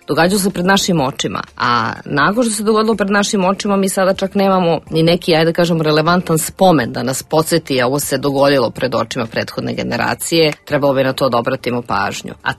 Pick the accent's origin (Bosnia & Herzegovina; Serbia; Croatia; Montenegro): Croatia; moved away; pre svega ja sam iz Hrvatske, kao i ti. Meni je bilo pre svega teško da se vratim tamo prvi put posle 25 godina.